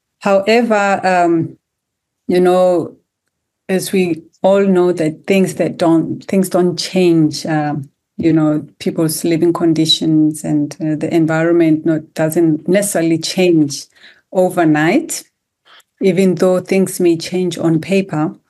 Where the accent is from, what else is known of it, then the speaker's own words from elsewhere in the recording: Johannesburg, Gauteng, South Africa; I was born and bred in South Africa, in Johannesburg, on the West Rand. So basically did all my schooling in South Africa, and I went to the University of Cape Town